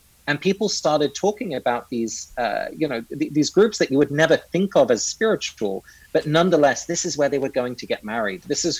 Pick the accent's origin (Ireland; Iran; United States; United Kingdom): United Kingdom; England; You know, growing up in England, I didn't know anyone who went to church. My parents were actually both Dutch.